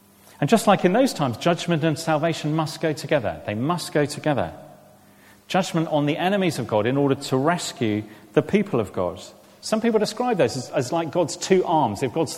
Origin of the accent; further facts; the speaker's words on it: United Kingdom; I know we're British